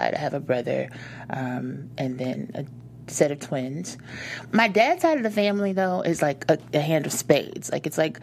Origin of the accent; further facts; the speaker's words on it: Texas, United States; also born or lived in Detroit, Michigan / Virginia; And then we moved to Virginia. Then moved to Texas. So I say Texas is home, but I was born in Detroit.